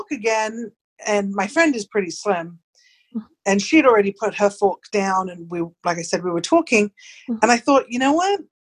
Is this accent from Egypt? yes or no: no; England, United Kingdom; now in Sarasota, United States; I was raised in England.